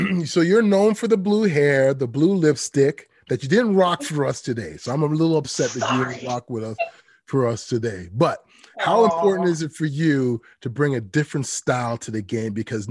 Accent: Canada; Don't rub it in, 'cause we're Canadian.

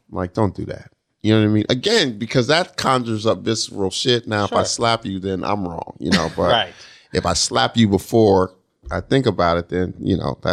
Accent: Denver, Colorado, United States; now in New York, United States; I'm from Denver, so I'm fresh off the damn Frontier Airlines flight from Denver.

